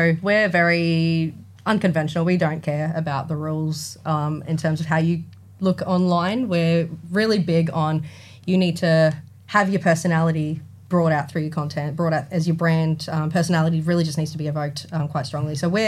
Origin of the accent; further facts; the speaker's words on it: Albany Creek, Queensland, Australia; I mean, obviously, I grew up in Albany Creek.